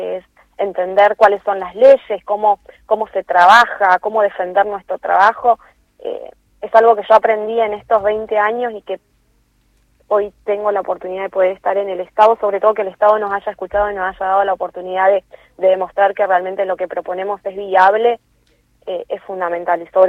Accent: Villa Fiorito, Buenos Aires Province, Argentina; Yo soy de Fiorito, como dijeron ustedes, en Lomas, y en Lomas hemos tenido reconocimiento.

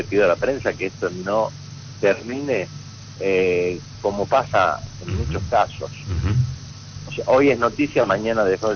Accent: Tucumán, Argentina; soy tucumano, me gusta Tucumán, pero hoy estoy cansado de Tucumán.

